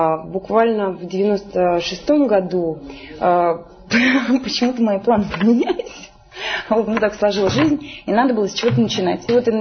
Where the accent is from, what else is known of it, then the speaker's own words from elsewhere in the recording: Lipetsk, Lipetsk Oblast, Russia; also born or lived in Magadan; мы из Липецкой области, мы не родились в Липецке, мы приехали, у нас папа из Омска, мама из Молдавии, родились мы в Магадане.